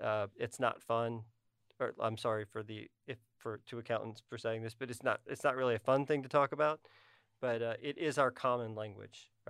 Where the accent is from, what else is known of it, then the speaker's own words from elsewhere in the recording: Texas, United States; I grew up in Southeast Texas.